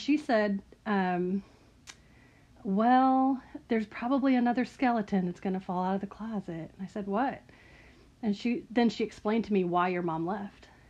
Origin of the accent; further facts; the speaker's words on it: Tulsa, Oklahoma, United States; also born or lived in Claremore; I was born right outside Tulsa in Claremore, but we lived in Tulsa, and then I went to the University of Tulsa